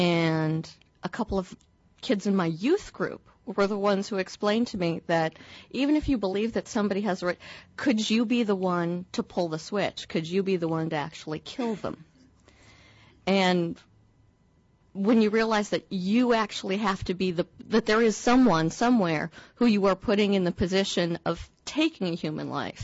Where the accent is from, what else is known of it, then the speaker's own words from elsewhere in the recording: Texas, United States; I grew up in Texas, a very conservative state, and grew up, as most Texans do, supporting the death penalty.